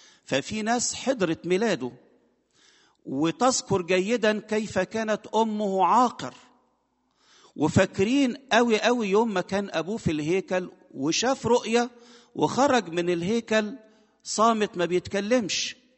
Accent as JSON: {"language": "Arabic", "country": "Egypt", "said": "فعملوا عندنا في مصر كده حاجة كده"}